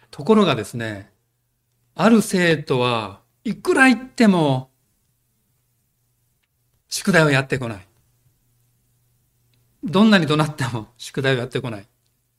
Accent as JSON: {"language": "Japanese", "region": "Fukuoka", "country": "Japan", "tie": "born or raised there", "said": "岡藤先生と私が、福岡県の同じような地域で生まれ育ったものだということが分かりまして、"}